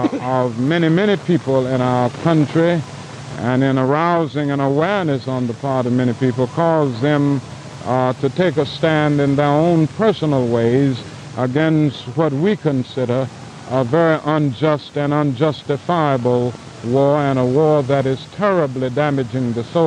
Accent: United States; I am an American.

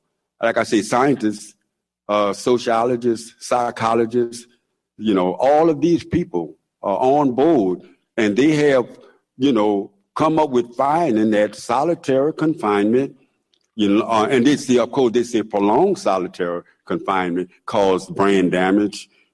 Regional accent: New Orleans, Louisiana, United States; Even though I grew up in New Orleans in neighborhoods, and even though the city has changed a lot

